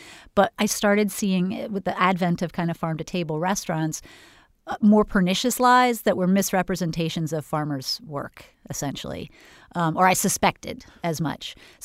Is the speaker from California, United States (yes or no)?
yes; California, United States; now in Florida; I was from Northern California and moved to Florida and wondered why the farmers markets had no farmers at them.